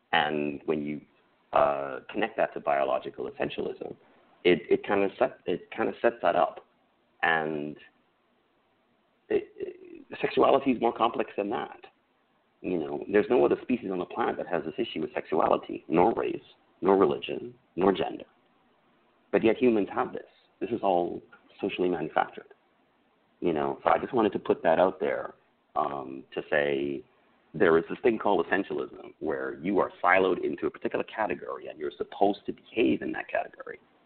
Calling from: Trinidad & Tobago; Trinidad and Tobago, very far away. Carnival was just finished yesterday.

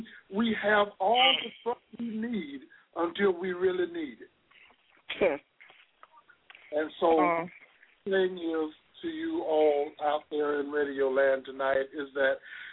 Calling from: St. Cloud, Florida, United States; I'm calling from St. Cloud, Florida.

